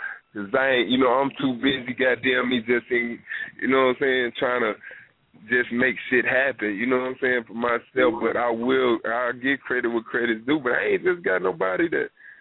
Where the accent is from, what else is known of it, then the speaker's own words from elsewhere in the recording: Chicago, Illinois, United States; born there; also born or lived in California; now in Mississippi, United States; I'm from all over. I stayed out there in Cali. I was born in Chicago. I'm in Mississippi right now, so you know.